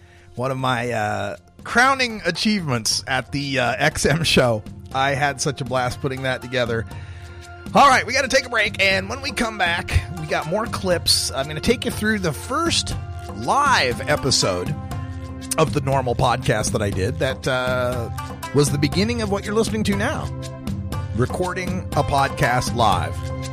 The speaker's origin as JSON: {"language": "English", "region": "Idaho", "country": "United States", "said": "As you know, I'm originally from Idaho"}